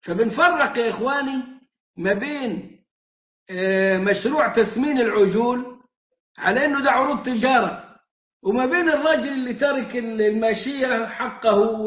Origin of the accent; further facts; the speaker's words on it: Egypt; now in Turkey; أموال عندنا في مصر بالجنيه